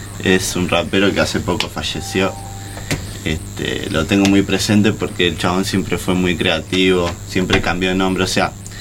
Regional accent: Buenos Aires, Argentina; born there; yo nací en Buenos Aires, pero viste, yo tengo parte de mi familia que es salteña, ¿viste?

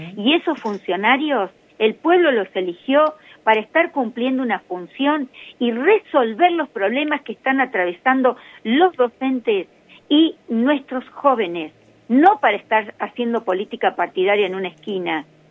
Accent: General Pico, La Pampa, Argentina; Nosotros acá, soy de General Pico y tenemos Villa Mirasol a unos 30 kilómetros de acá.

